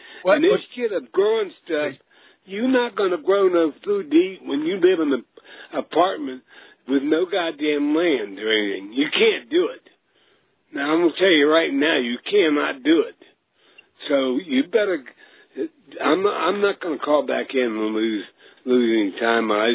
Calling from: Alabama, United States; from Alabama.

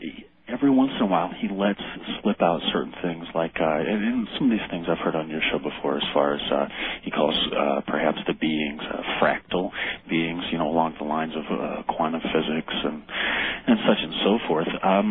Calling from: Boulder, Colorado, United States; I'm calling from Boulder, actually.

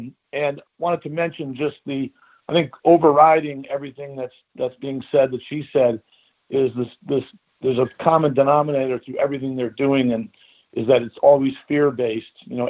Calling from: Connecticut, United States; from Connecticut, and listen to the show.

